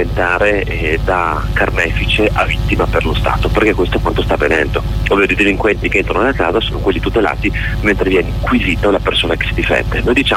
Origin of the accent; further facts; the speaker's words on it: Trieste, Friuli-Venezia Giulia, Italy; also born or lived in Verona; Sei mio città d'origine, sì, dopo sono cresciuto a Trieste da quando ho 5 anni